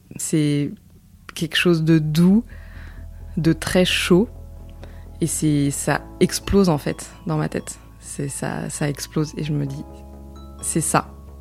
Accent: Auvergne-Rhône-Alpes, France; j'ai 39 ans, j'habite dans la région parisienne et je viens de la région de Lyon.

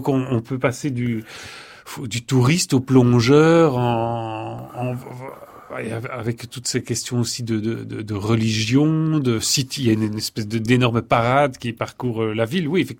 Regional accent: Belgium; moi, je suis belge

